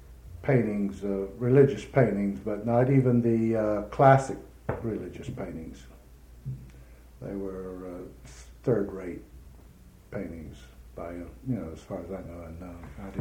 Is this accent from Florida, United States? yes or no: yes; Jacksonville, Florida, United States; Jacksonville, Florida, on July the 4th, 1927.